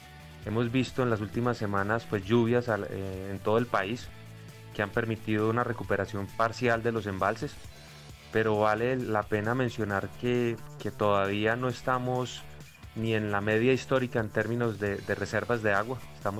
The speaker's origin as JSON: {"language": "Spanish", "country": "Colombia", "said": "no solo como ejecutivo del sector, sino como colombiano"}